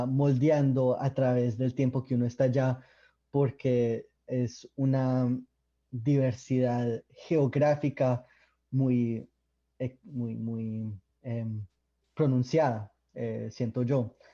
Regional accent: Medellín, Antioquia, Colombia; yo siento, pues, como colombiano

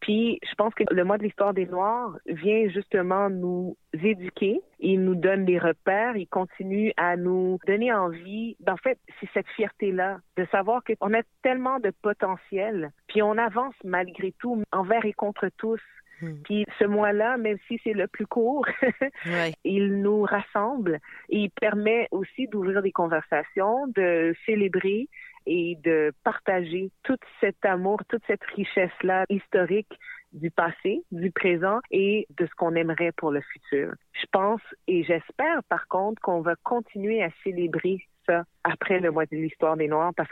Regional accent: Quebec, Canada; moi, je suis née au Québec où j'ai grandi.

